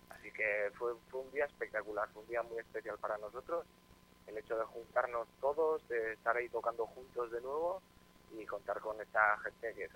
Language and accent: Spanish; Tafalla, Navarre, Spain; Pues, la mayoría somos de Tafalla y Olite, la gran mayoría de Tafalla y Olite